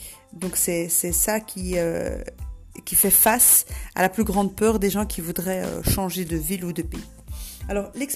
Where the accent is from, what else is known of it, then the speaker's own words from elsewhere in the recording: Belgium; moved away as an adult; now in Morocco; mon processus d'expatriation a démarré en 2005 et je suis partie de la Belgique vers le Maroc en 2008.